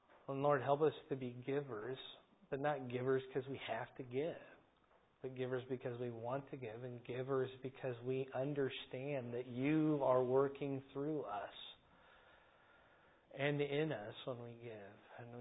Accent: Iowa, United States; But I'm from Iowa.

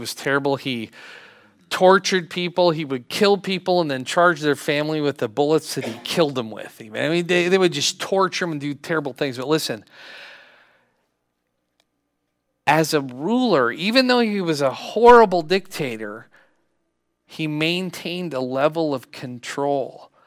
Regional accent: Arizona, United States; born there; You know, I was born in Arizona. Did you know that? It's funny. Everybody else was born up here, but they tried to get me out of country, I guess.

